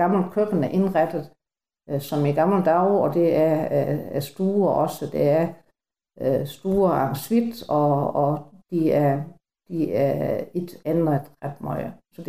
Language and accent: Danish; Ballum, Region of Southern Denmark, Denmark; jeg er født og opvokset i Ballum også